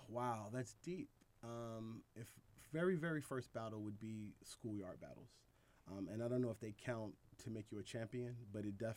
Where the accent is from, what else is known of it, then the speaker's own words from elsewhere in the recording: Los Angeles, California, United States; My mother's from Philadelphia, so I was obviously born and raised in Los Angeles.